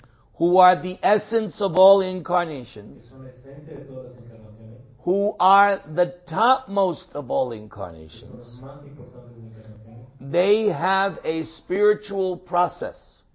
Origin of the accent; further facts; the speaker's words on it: New York, United States; Because I come from New York. Forget about it.